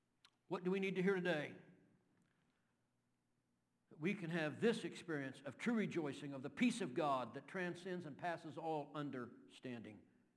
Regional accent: Kentucky, United States; I cannot pronounce English, let alone, I'm from Kentucky. I can't even pronounce can't.

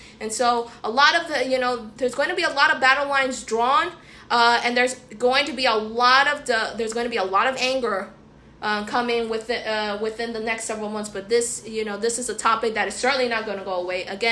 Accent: United States; But as an American, you know, living in this country, I'm angry.

